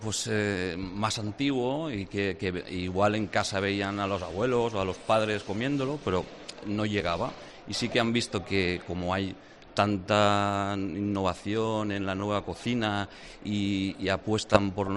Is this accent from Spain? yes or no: yes; Valencian Community, Spain; Yo soy valenciano, allí pues hemos pasado unos malos días.